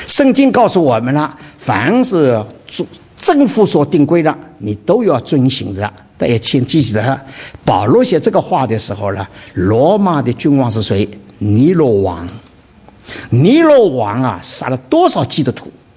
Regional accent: China; 我们中国人的儿女不大一样，跟美国人就不大一样。你在马路上走了，我们中国父母什么叫儿女走在前头，父母走在后面看着他的。

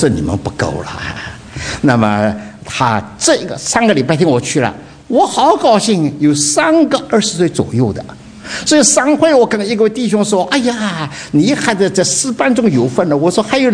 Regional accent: Dinghai, Zhejiang, China; moved away as an adult; also born or lived in Shanghai / Taiwan; now in United States; 我是生在上海，两岁到定海去的。那以后的话呢，等到日本人要占领定海，我们逃到上海了，到上海读书。上海读书过了之后，我到台湾。台湾过了之后呢，过了二十一年，到了美国了。

